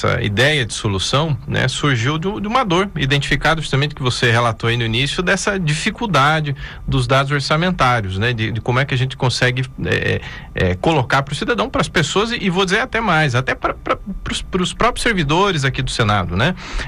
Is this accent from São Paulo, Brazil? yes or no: no; Curitiba, Paraná, Brazil; O cidadão lá da minha cidade, por exemplo, de Curitiba